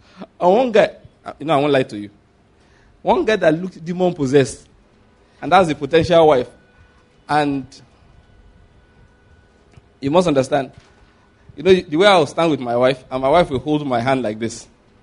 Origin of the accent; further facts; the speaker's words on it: Nigeria; I'm always talking about Nigeria because I'm a Nigerian.